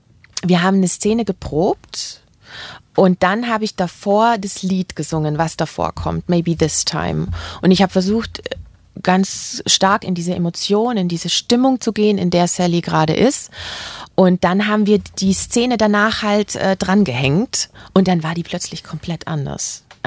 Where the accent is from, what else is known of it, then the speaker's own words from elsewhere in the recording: Stuttgart, Baden-Württemberg, Germany; ich komme ja aus Stuttgart